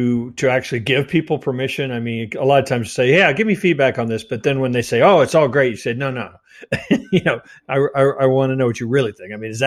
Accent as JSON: {"language": "English", "region": "Midwest", "country": "United States", "said": "I'm a Midwesterner"}